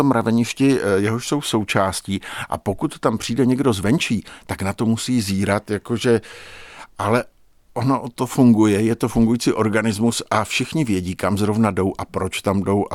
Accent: Brno, South Moravian Region, Czechia; Já jsem Brňák jak Polino, kdyby mělo jít o to, a v podstatě až na malé výjimky jsem neopustil svoje rodné město a jsem v něm už téměř 57 let.

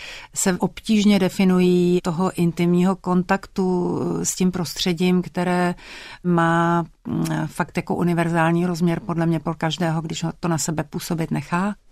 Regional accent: Prague, Czechia; já jsem vyrůstala v Rušné pražské čtvrti

